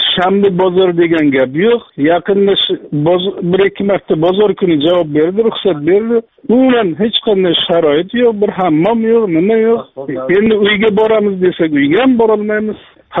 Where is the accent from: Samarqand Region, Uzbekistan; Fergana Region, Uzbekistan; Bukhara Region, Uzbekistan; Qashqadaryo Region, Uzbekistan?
Qashqadaryo Region, Uzbekistan; moved away as an adult; now in Yaroslavl, Russia; Qashqadaryodanmiz. Bizlarni mehnat birjasi bilan ishga jo'natgan, shu yerga kelganmiz. Yaroslavlni bir Yaroslavskiy rayon Tunashna posyolkasida yashayapmiz.